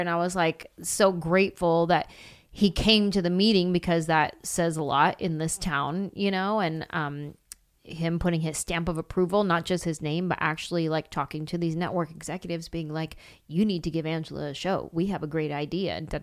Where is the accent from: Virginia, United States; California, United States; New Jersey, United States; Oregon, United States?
California, United States; She's Latina, I'm Latina. She's from the Bay, I'm from the Bay.